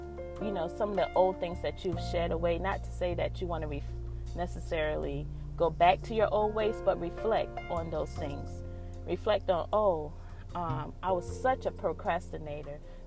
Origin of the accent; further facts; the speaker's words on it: Orangeburg, South Carolina, United States; So people who know me, I'm from Orangeburg, but dirt roads and all that kind of stuff, that's probably something I somewhat grew up off of.